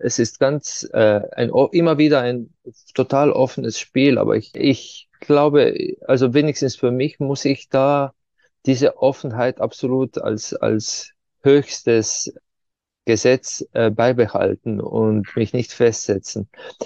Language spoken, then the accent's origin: German; Ptuj, Slovenia; Zum Beispiel die Hauptfigur, der Kurd, so eine Maske, die bei uns in der Stadt, wo ich herkomme, Ptuja, bei Fastnacht, den Winter vertreibt.